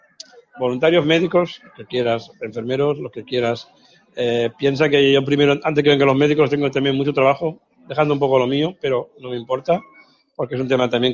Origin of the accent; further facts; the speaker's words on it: Huesca, Aragon, Spain; pero soy de Huesca, soy bastante tozudo y ahí ando